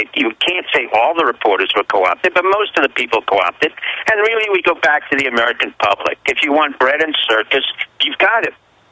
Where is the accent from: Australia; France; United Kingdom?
France; now in United States; I grew up in France, and I came to America because this is a country of opportunity.